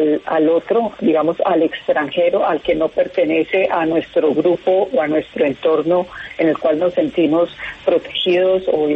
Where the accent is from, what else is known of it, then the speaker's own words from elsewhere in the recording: Bogotá, Colombia; soy bogotana y quiero muchísimo a mi ciudad